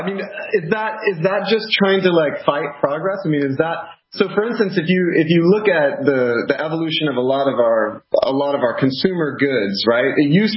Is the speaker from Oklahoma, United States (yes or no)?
yes; Tulsa, Oklahoma, United States; But I have to say, so I grew up in Tulsa, Oklahoma. My dad ran a body shop that he inherited from my grandfather.